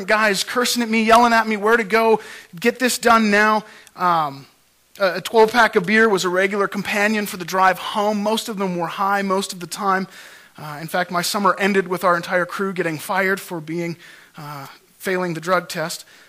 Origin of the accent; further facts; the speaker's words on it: Cold Lake, Alberta, Canada; Well, I grew up in Cold Lake, which from what I gather isn't too much different from Rocky Mountain House. It's an oil field town